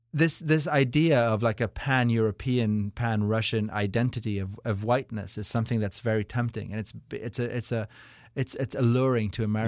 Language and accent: English; Norway; English is a second language; I'm from Norway.